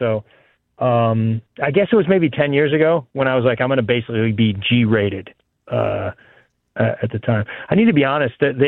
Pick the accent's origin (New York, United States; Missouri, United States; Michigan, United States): Missouri, United States; St. Louis; I grew up in St. Louis, but I went to Mizzou, and I got a lot of friends in KC, so I've spent a lot of time there.